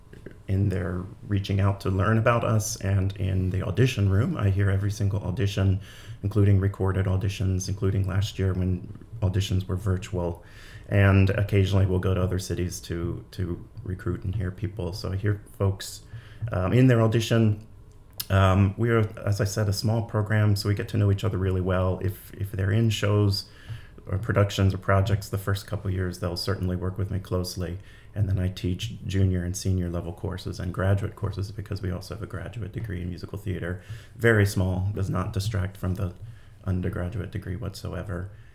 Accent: Pennsylvania, United States; And I played a lot of musical theater in high school at local community theaters where I grew up in Pennsylvania

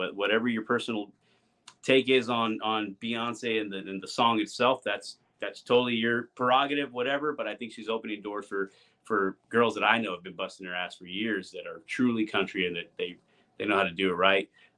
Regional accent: Texas, United States; I grew up in Texas

